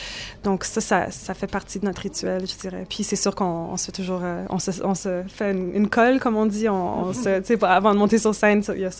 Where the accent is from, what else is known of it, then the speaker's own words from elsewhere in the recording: Manitoba, Canada; moi je viens du Manitoba, qui est quand même culturellement assez différent du Québec. C'est plus anglophone. Il y a des francophones, mais c'est majoritairement anglophone. Je suis métisse aussi, donc ça fait partie des peuples autochtones du Canada.